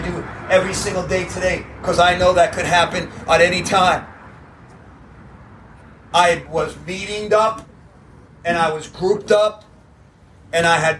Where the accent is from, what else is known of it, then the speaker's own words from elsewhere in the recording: New York, United States; now in Broward, United States; I'm not from Miami. I'm from New York. I got planted in Broward, and I know nothing about Miami.